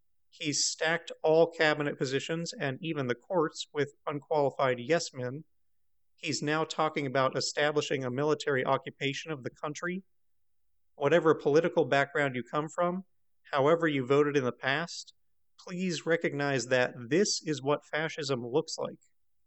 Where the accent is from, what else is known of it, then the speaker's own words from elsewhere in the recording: United States; It's because I'm American and I want us to have a free country